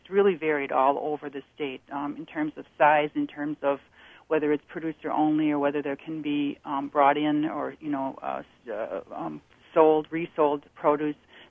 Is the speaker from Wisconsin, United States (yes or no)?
yes; Green Bay, Wisconsin, United States; I'm originally from Green Bay myself, and so when I'm in Green Bay, I like to go to the one on Broadway.